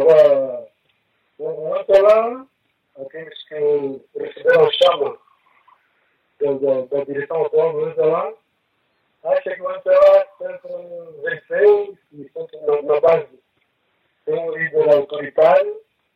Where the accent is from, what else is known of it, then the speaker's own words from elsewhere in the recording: Angola; pessoas de origem do Ambo, no meu caso, pessoas de origem de Malães, todos nós somos angolanos